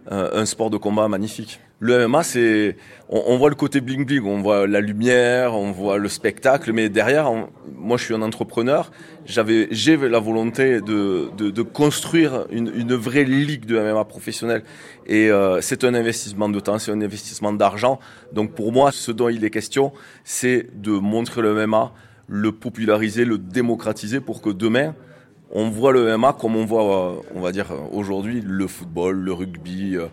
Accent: Toulouse, Occitanie, France; Vous l'entendez, moi je suis toulousain, je ne suis pas de Paris.

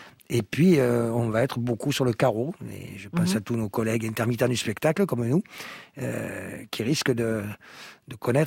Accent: La Ciotat, Provence-Alpes-Côte d'Azur, France; Je suis de la Ciotat.

